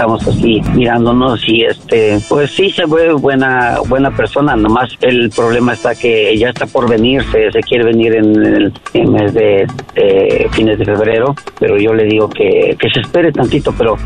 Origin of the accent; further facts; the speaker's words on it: Mexico; soy de México.